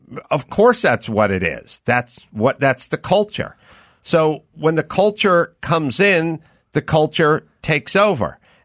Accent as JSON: {"language": "English", "region": "California", "country": "United States", "tie": "born or raised there", "said": "I grew up in the San Fernando Valley. The San Fernando Valley, when I was in the sixth grade, was pretty just lily white for the most part."}